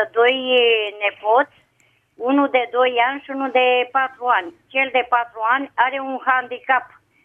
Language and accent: Romanian; Bragadiru, Ilfov, Romania; Eu sunt de la Bragadirul, la Conțești.